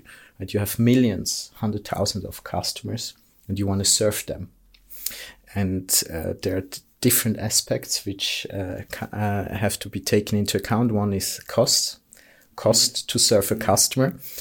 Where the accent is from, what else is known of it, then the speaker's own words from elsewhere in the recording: St. Moritz, Graubünden, Switzerland; English is a second language; I'm from St. Moritz.